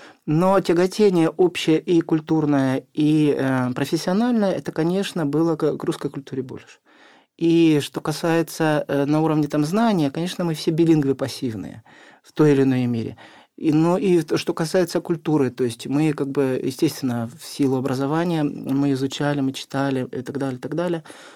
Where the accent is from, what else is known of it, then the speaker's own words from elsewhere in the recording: Ukraine; Было очевидно, я живу в Украине, я украинец, я русскоязычный писатель Украины.